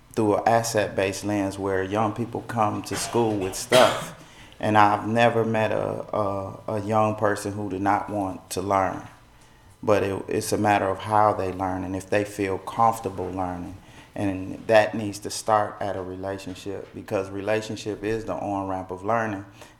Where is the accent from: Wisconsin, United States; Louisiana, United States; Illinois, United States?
Wisconsin, United States; Milwaukee; But I grew up in Milwaukee, Wisconsin, the youngest of four.